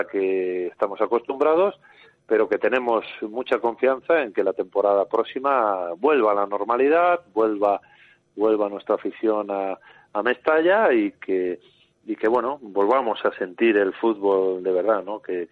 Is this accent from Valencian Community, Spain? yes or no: yes; Alicante, Valencian Community, Spain; para mí, que como sabéis, bueno, pues soy de Alicante